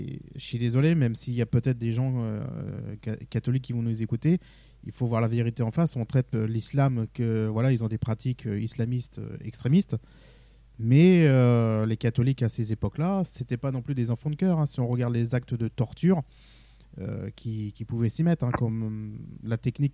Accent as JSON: {"language": "French", "town": "Carcassonne", "region": "Occitanie", "country": "France", "tie": "born there", "said": "je suis né à Carcassonne, donc dans le berceau, on va dire, cathare."}